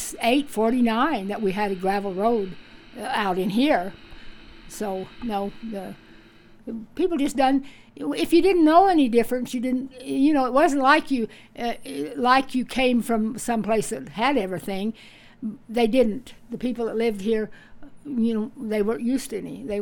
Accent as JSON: {"language": "English", "country": "Canada", "moved": "yes", "said": "We came from Canada in a 24 Ford truck, and it took us 9 days to come down here."}